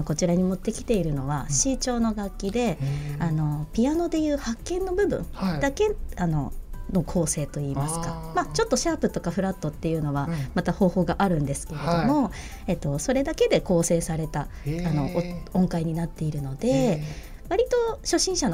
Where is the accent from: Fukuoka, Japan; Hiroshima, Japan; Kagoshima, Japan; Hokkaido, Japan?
Hiroshima, Japan; now in Kawasaki, Japan; 私は広島県出身で、現在川崎市、そして横浜市、狛江市ですね、その近辺で、